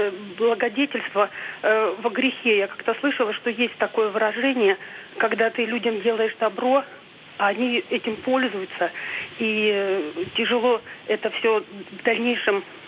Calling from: Moscow Oblast, Russia; я из Подмосковья.

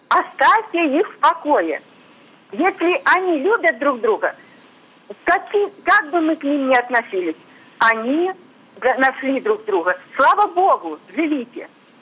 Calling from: Tambov Oblast, Russia; Я из Тамбовской области дозвонилась вам.

